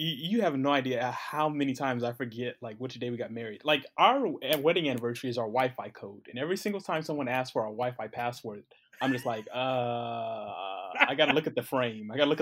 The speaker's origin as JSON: {"language": "English", "town": "Columbus", "region": "Ohio", "country": "United States", "said": "But we're both from Columbus, Ohio. Met at a little small Bible college in Cincinnati, Ohio"}